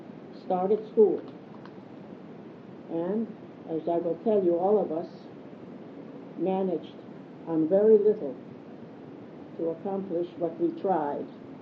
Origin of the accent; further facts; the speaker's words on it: Vilnius, Vilnius County, Lithuania; now in United States; No, we came from Lithuania. I came from Vilna, which at that time was known as the Jerusalem of Europe.